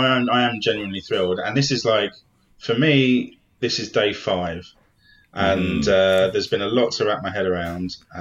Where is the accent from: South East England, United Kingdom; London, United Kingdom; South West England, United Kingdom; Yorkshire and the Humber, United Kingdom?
London, United Kingdom; I grew up in South London, and I would play Street Fighter after school almost every day in Streatham Mega Bowl